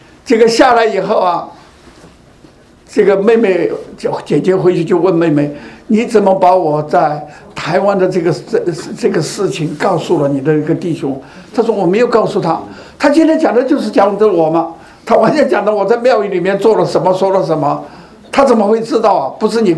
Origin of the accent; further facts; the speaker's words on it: China; 我们中国人